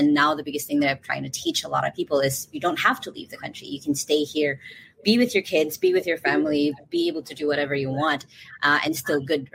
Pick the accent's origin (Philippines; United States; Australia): Philippines; I'm from the Philippines. I have been working from home since I was 15 years old.